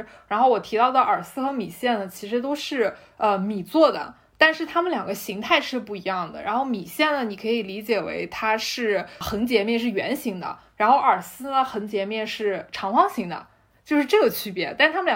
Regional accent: Mangshi, Yunnan, China; 聚集最多的两个地方，就一个是德宏，就我的老家芒市那边

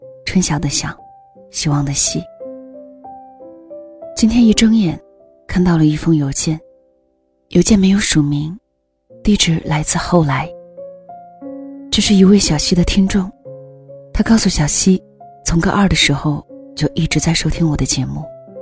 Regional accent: Northwest China, China; 我从小是在西北的一座小城中长大，这座城市很孤独，很空旷。

